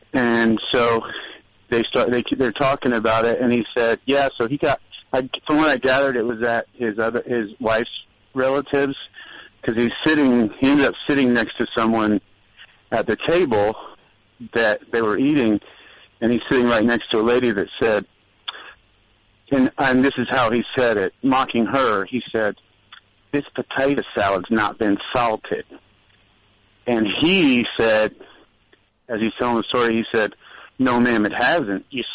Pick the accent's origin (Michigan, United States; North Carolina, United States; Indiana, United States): Indiana, United States; Indianapolis; I'm from Indianapolis, and so the Colts were playing that night on TV